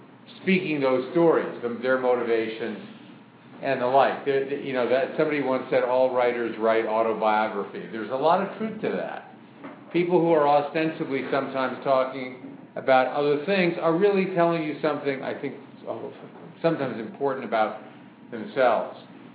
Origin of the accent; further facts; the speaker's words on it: United States; as an American